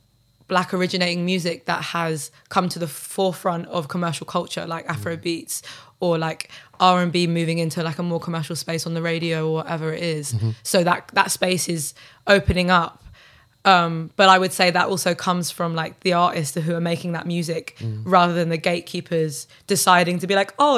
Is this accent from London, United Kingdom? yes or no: yes; London, United Kingdom; Well, I guess like being from South London